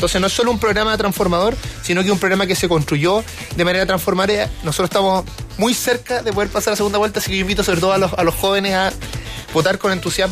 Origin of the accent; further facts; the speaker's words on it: Chile; 120 mil millones de dólares que nos perdimos como chilenos.